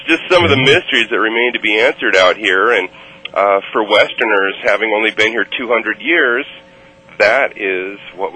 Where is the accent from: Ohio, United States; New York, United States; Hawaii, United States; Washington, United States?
Hawaii, United States